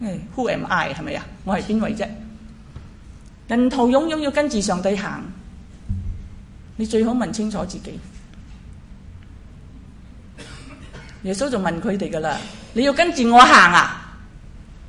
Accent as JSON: {"language": "Chinese", "country": "Malaysia", "also_born_or_lived": "Taiwan", "said": "我在马来西亚八年了，我们在马来西亚二千年，我是马来西亚人不错，但是 我去了台湾读书嘛，四年，然后回去一年呢"}